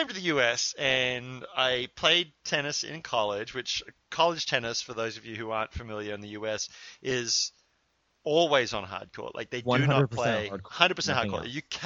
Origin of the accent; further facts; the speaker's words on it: Australia; I grew up playing in Australia where clay just wasn't a thing. I grew up playing on hard court.